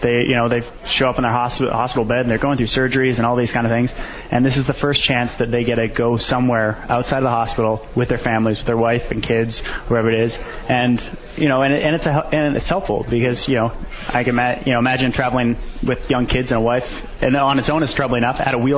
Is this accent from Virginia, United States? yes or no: no; Colorado, United States; I grew up in Colorado, so the mountains always have a special place in my heart.